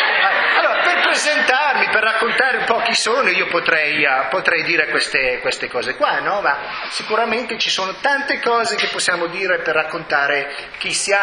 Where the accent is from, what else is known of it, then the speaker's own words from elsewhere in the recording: Vercelli, Piedmont, Italy; moved away as an adult; also born or lived in Geneva; Che sono vissuto lì a Vercelli fino all'età di 18 anni, al che sono andato in Svizzera, ho studiato a Ginevra, la scuola per traduttori e interpreti